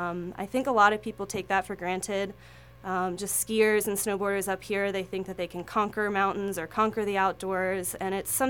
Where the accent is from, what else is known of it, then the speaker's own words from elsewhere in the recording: Florida, United States; I grew up in Florida surfing, and I was on the collegiate surf team for a few years